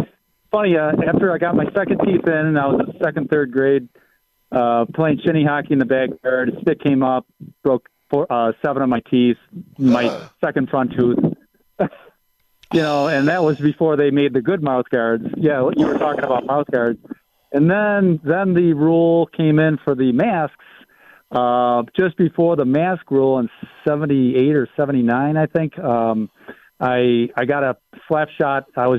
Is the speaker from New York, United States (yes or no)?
yes; Tonawanda, New York, United States; I grew up in the Tonawanda, just like you did, Lincoln and Brighton Arena.